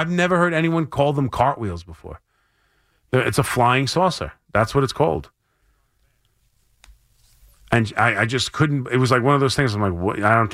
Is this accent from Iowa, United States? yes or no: no; Long Island, New York, United States; I grew up in Long Island.